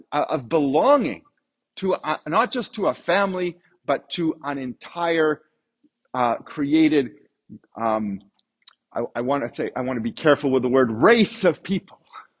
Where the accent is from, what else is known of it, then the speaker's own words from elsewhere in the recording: Canada; I'm Canadian and therefore I like donuts and hockey.